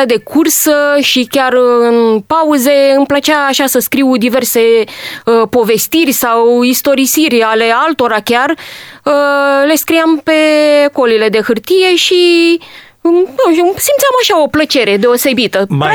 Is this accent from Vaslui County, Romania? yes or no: no; Constanța, Constanța County, Romania; Sunt constanțeancă, sunt dobrogeancă, născută în Dobrogea, mai exact în anul 1977 la cutremur.